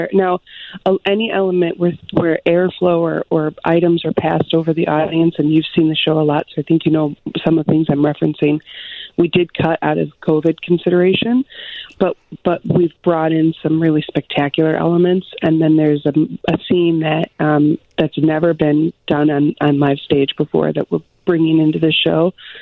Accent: Chicago, Illinois, United States; also born or lived in New York; and actually I'm from Chicago, and so I was there for 2 years back in 2000, and then moved to New York with Blue Man, and then I came back for 10.

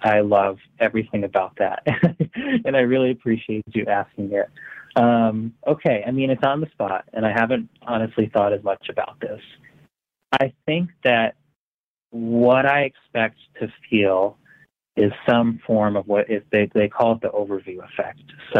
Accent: Marlborough, Connecticut, United States; Absolute shout out to Marlboro, my hometown, obviously my parents

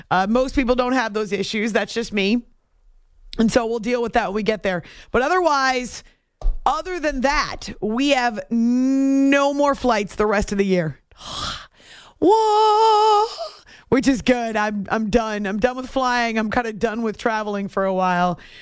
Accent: New Hampshire, United States; a place that I really spent a lot of time when I was growing up in New Hampshire.

